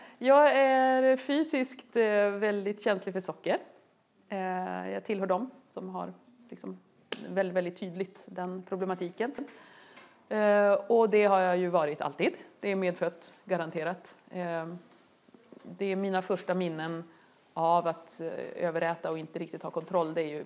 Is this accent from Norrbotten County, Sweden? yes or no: yes; Luleå, Norrbotten County, Sweden; och det är 25 grader kallt ute, jag kommer från Luleå.